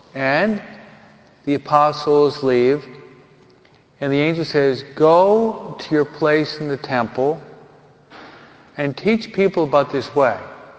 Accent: New York, United States; I'm not the best of drivers. I'm a New Yorker.

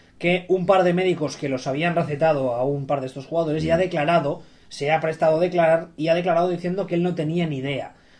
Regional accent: Houston, Texas, United States; Yo no, y soy de Houston.

